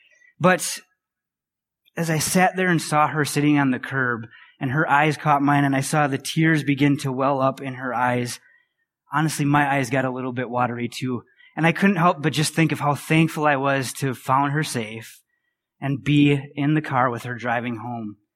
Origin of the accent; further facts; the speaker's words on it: Wisconsin, United States; You guys know I'm from Wisconsin.